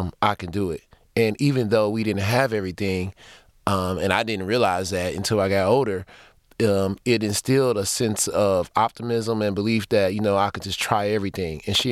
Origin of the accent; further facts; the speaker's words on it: Detroit, Michigan, United States; Man, growing up on the east side of Detroit, the one thing that I remember the most is that my mom always figured out how to get things done.